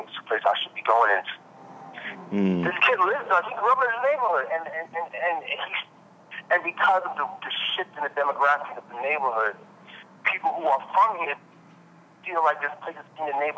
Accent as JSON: {"language": "English", "town": "Brooklyn", "region": "New York", "country": "United States", "tie": "born or raised there", "said": "I'm from Crown Heights. Originally, was from Ocean Avenue."}